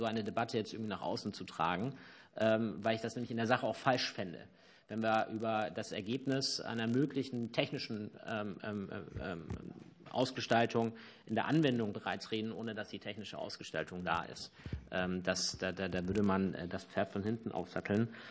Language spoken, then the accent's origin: German; Bavaria, Germany; Auch wenn ich kein Landwirtschaftspolitiker bin, komme ich aus Bayern und bin mit vielen Landwirten da im Gespräch.